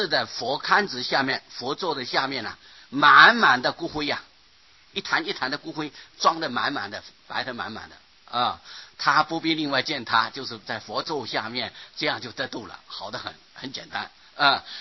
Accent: Pingtung County, Taiwan; 我们这个屏东乡下的要回去讲鬼哟

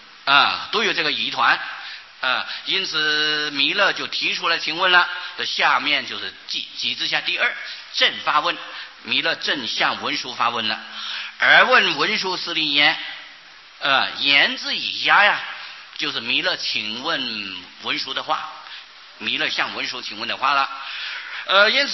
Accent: China; 这个鸠摩罗什他懂得我们中国人喜欢简略

